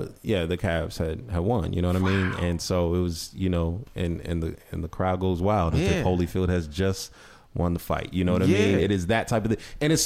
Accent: Ohio, United States; So I'm from Northeast Ohio. You know, we've had a hard time.

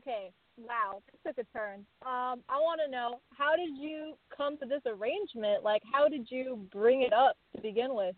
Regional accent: Seattle, Washington, United States; I'm from the Seattle area.

